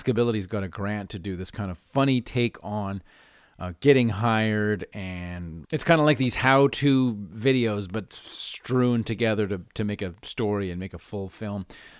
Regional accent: Calgary, Alberta, Canada; You know, I grew up in Calgary. It's like the C train.

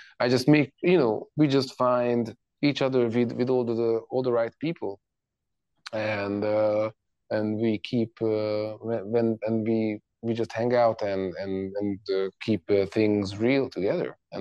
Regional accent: Budapest, Hungary; English is a second language; Growing up in Budapest, in Central Eastern Europe, but it's culturally it's Eastern Europe.

